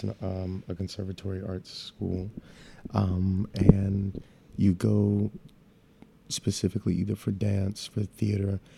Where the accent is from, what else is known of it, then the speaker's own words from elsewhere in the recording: South Carolina, United States; It was interesting. It was fun because, you know, I had all my friends and my family members that were there. But the hardest thing or the challenge of growing up in South Carolina